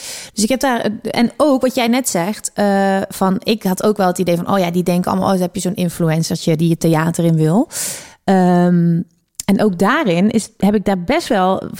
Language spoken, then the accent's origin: Dutch; Leende, North Brabant, Netherlands; Nou, niet in een ton letterlijk, maar ik kom dus uit Leende.